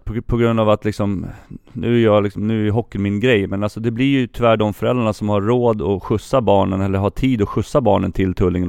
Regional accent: Järfälla, Stockholm County, Sweden; jag är fortfarande från Järfälla tiden där ursprungligen, har jag fortfarande kompisar kvar liksom.

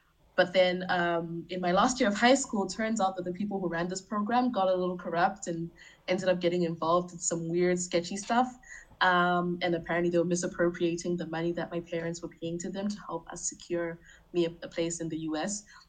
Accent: Botswana; also born or lived in Zimbabwe; I grew up in Botswana and Zimbabwe. Botswana was mostly my childhood. I was born in Zimbabwe, then moved to Botswana when I was like 4. Childhood there. Then I went back to Zimbabwe for most of high school.

